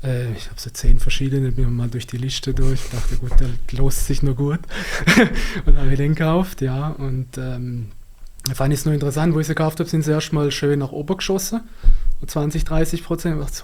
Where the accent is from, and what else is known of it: Baden-Württemberg, Germany